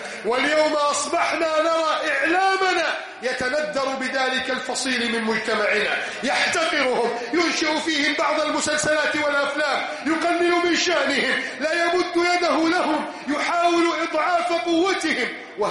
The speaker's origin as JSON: {"language": "Arabic", "country": "Egypt"}